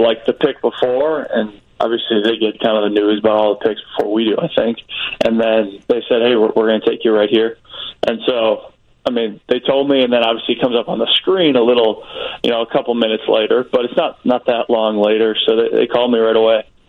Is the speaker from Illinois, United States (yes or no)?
yes; Chicago, Illinois, United States; obviously growing up in Chicago around Bears fans my whole life.